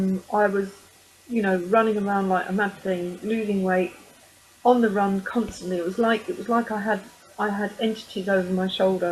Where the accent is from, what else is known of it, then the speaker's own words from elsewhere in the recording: East of England, United Kingdom; I was in Liverpool, which is about 250 miles from my hometown near London. And I'd come back to Essex and I spent another few weeks in an Essex hospital